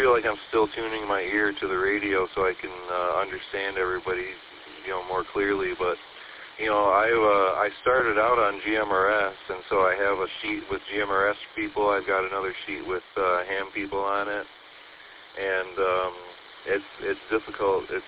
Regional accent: Saginaw, Michigan, United States; I'm from Saginaw.

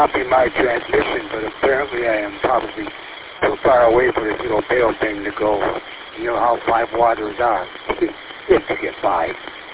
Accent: Gladwin, Michigan, United States; now in Commerce Township, United States; And I'm originally from Colton Lake Commerce area. Not Commerce area, but Colton Lake and Gladwin area. I'm downstate in Commerce Township, Michigan.

